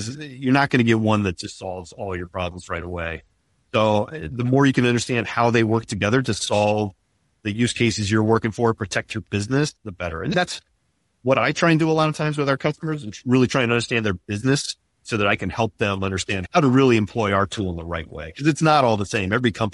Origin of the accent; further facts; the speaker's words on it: United States; But still, you know, as an American, I don't want everybody having my information either.